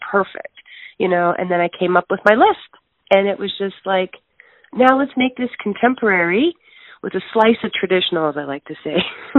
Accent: Alberta, Canada; I'm from Alberta, born and raised the province.

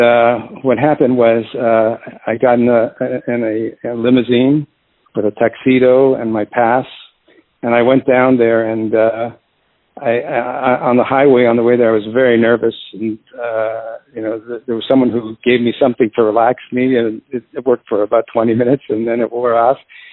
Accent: Toronto, Ontario, Canada; Well, I grew up in Toronto, and at a very young age

